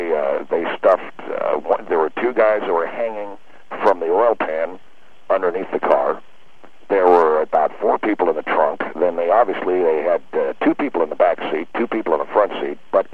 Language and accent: English; Seattle, Washington, United States; I grew up in Seattle, Washington.